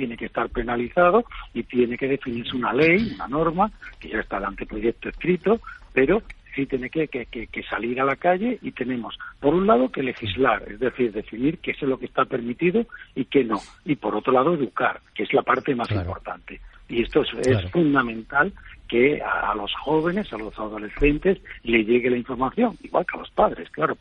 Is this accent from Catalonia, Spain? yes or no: no; Seville, Andalusia, Spain; Yo soy de Sevilla y hubo una época en que se puso de moda en el centro de la ciudad